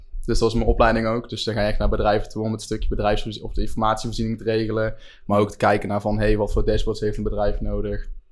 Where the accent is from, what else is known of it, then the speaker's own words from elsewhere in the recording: Schijndel, North Brabant, Netherlands; also born or lived in 's-Hertogenbosch; ben geboren in Den Bosch. Alleen eigenlijk, mijn ouders komen wel uit die buurt. Mijn moeder komt uit Schijndel. Dus eigenlijk zijn we gewoon logischweg daar gaan wonen. En sindsdien eigenlijk altijd opgegroeid geweest. Het is voor deze kant van Brabant een beetje een gehucht.